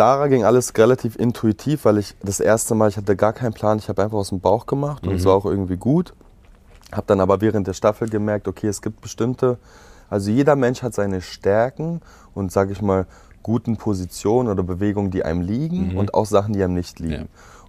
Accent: Poland; die ist auch Polin, ich bin auch Pole

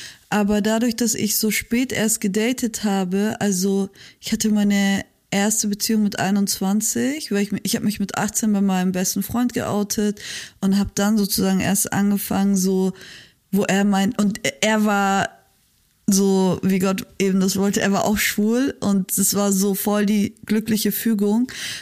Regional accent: Munich, Bavaria, Germany; vor allem wir sind in München groß geworden

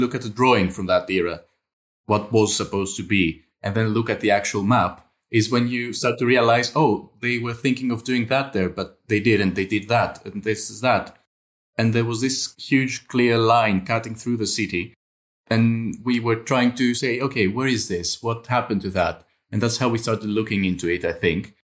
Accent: Athens, Attica, Greece; Well, Spiros and I grew up in Athens. The three of us studied in Athens.

